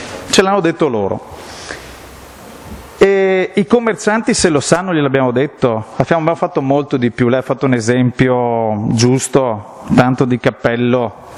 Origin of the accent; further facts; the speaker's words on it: Veneto, Italy; sono veneto ma sono lampedusiano